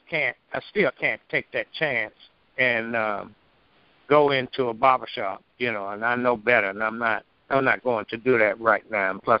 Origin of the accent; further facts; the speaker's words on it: Picayune, Mississippi, United States; Like I said, you know, I was born in Picayune, Mississippi, which is which we called on the Gulf Coast in Pearl River County.